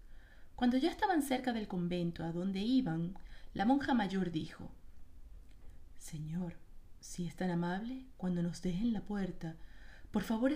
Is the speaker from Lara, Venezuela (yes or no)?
yes; Barquisimeto, Lara, Venezuela; una leyenda urbana de mi ciudad natal, Barquisimeto, en Venezuela